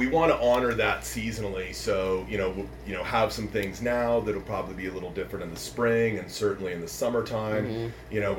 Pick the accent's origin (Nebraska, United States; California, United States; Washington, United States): California, United States; San Diego; I grew up in San Diego, and until I went to college in Connecticut, like, I didn't understand seasons.